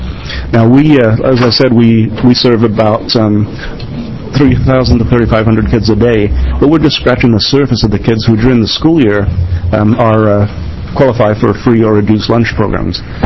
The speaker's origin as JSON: {"language": "English", "town": "Eugene", "region": "Oregon", "country": "United States", "said": "I am from Eugene, Oregon, Northwest Eugene."}